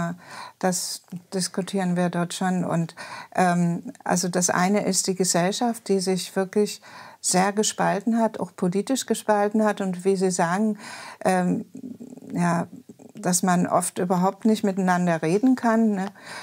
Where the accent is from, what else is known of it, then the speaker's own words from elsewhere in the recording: East Germany, Germany; ich komme ja auch aus der DDR, also sowohl in der DDR als auch jetzt in der Bundesrepublik als Sozialwissenschaftlerin gearbeitet